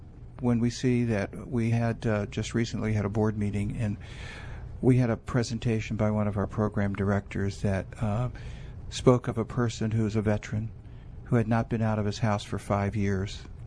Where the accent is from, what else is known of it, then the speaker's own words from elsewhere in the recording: Philadelphia, Pennsylvania, United States; South Philadelphia, Philadelphia area.